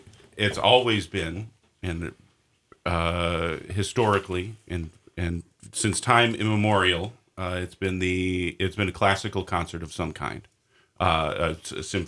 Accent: Minneapolis, Minnesota, United States; I'm from Minneapolis. All we know about is heartbreak.

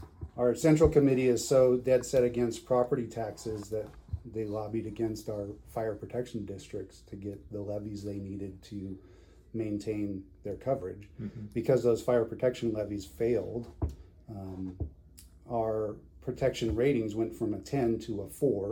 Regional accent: Reno, Nevada, United States; also born or lived in Ely; now in Idaho, United States; I grew up in Northern Nevada, so Ely and then Reno, and came to Idaho in the 90s.

